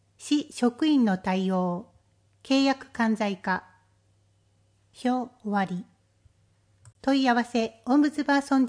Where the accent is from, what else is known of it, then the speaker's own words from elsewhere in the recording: Tokyo, Japan; 私は多摩地域出身で、 現在に至るまで多摩地域で生活をしております。